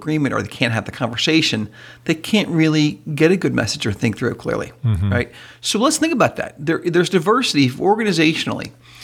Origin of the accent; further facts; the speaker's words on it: East Coast, United States; I grew up on the East Coast.